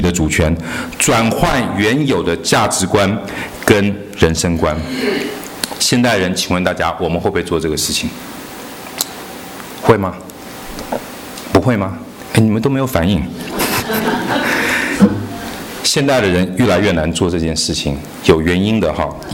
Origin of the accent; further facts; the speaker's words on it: China; 我们中国人说要苗什么助长